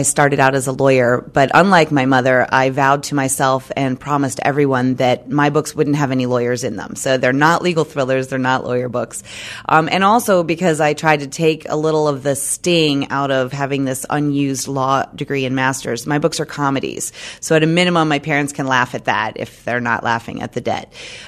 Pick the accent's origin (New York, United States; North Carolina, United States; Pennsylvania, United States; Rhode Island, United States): North Carolina, United States; Charlotte; And, you know, and growing up in Charlotte, I was often a bridesmaid at a very young age.